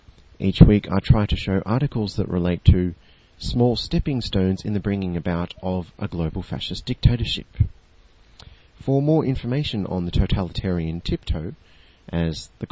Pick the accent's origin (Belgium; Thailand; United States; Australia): Australia; because I'm an Australian